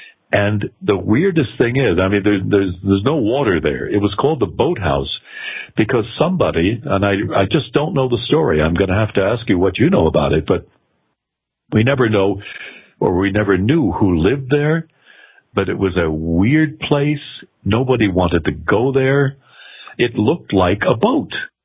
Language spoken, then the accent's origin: English; Hawthorne, New Jersey, United States; Okay, well, I grew up in Hawthorne. And Hawthorne High School, where I went to school, was very, very close by the mountain.